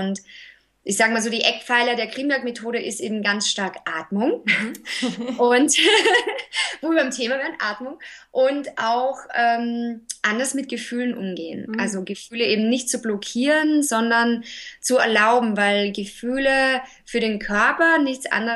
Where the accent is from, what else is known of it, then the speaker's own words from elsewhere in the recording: Salzburg, Austria; moved away as an adult; now in Berlin, Germany; ich bin ursprünglich aus Österreich, aus dem schönen Salzburg, und vor 7 Jahren nach Berlin gekommen und arbeite und lebe seit 7 Jahren in Berlin.